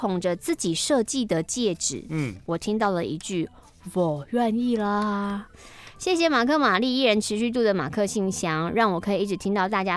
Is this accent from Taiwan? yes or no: yes; Taiwan; 我是一位台湾宅宅。当年我30岁